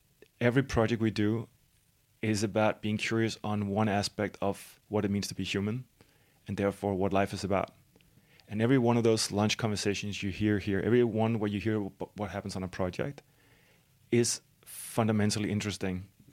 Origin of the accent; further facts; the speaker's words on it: Denmark; I'm from Denmark